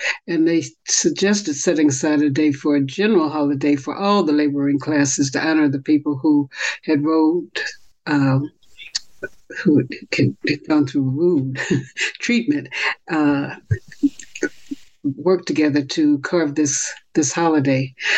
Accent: Kansas City, Missouri, United States; when I was a child growing up in Kansas City

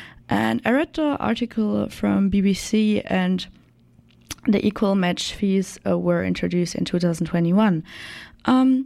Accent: Germany; I'm the new intern, and I'm from Germany, so I'm talking about Germany.

